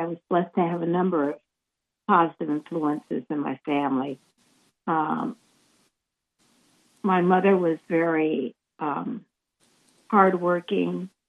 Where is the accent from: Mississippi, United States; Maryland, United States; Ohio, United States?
Ohio, United States; Akron; also born or lived in Washington, D.C.; Well, I grew up in Akron, Ohio. Mm. Born and raised here. Moved away briefly and lived in Washington, D.C.